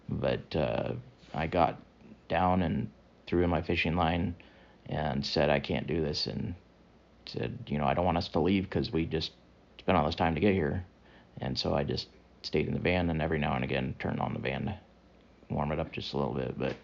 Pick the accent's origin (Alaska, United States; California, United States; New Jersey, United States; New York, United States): Alaska, United States; born or raised there